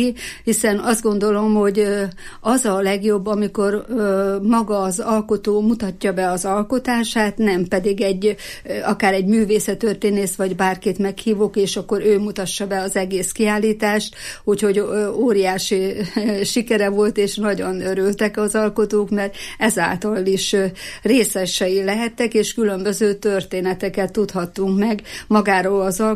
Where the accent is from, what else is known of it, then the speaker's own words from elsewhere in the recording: Fedémes, Heves, Hungary; born there; now in Eger, Hungary; Én Fedémesre születtem, ott láttam meg a napvilágot. Igaz, hogy már sokkal több évei tegerbe érek, mert 55 éve már, hogy egri vagyok, de mégis Fedémesének tartom magam. Oda születtem